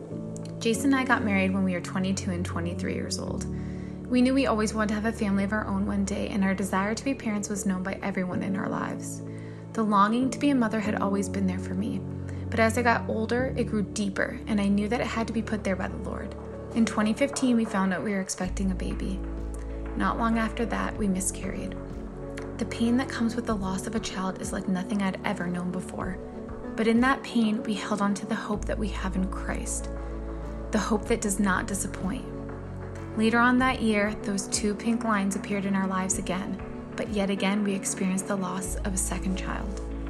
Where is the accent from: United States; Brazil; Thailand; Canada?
Canada; Toronto, Ontario; I'm from Toronto, Canada, and I'm 28 years old.